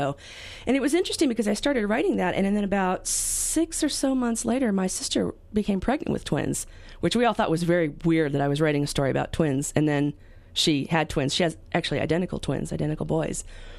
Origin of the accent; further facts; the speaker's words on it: New Mexico, United States; now in California, United States; I moved from New Mexico, and I found that while I loved living here, I was also homesick.